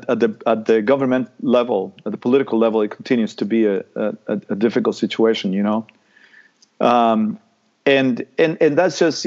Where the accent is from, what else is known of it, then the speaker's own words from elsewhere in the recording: Costa Rica; growing up in Costa Rica, for me, there was no such thing as, you know, as seeing someone different than me as a threat or as anything.